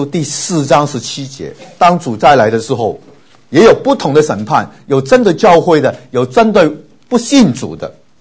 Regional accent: Taiwan; 然后我们从台湾来的就比较了解到成功领当兵

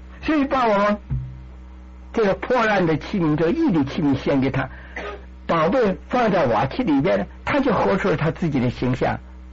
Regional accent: China; now in United States

